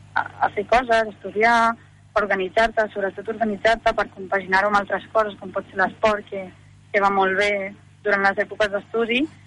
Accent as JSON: {"language": "Catalan", "town": "Sant Boi de Llobregat", "region": "Catalonia", "country": "Spain", "said": "jo soc de Sant Boi, així que bueno, he estat sempre als Salesians de Sant Boi"}